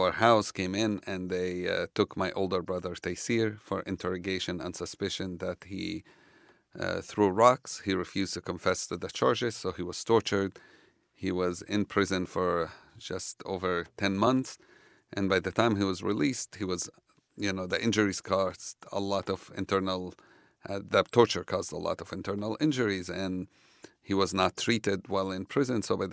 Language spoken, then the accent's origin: English; Jerusalem, East Jerusalem, Palestine; I grew up in East Jerusalem, right around the time of the first Palestinian uprising, Intifada.